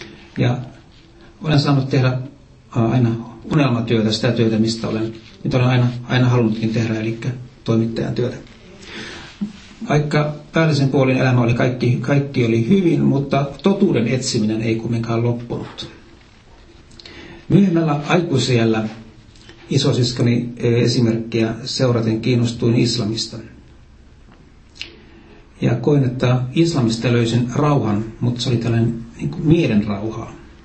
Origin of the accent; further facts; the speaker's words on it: Turku, Southwest Finland, Finland; ja olen Turusta lähtöisin. En ole syntynyt siellä, mutta asunut lähes parikin vuotta. Mä synnyin kristittyyn perheeseen